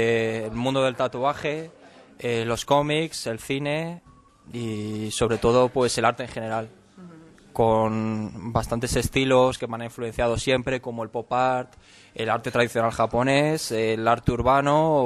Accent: Leganés, Community of Madrid, Spain; born there; Pues soy ilustrador, nací en Leganés, de ahí que sea todo un honor para mí exponer aquí.

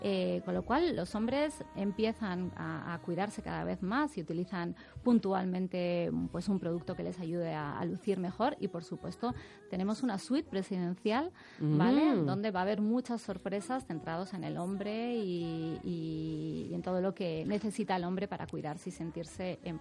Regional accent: Madrid, Community of Madrid, Spain; yo nací, soy de Madrid.

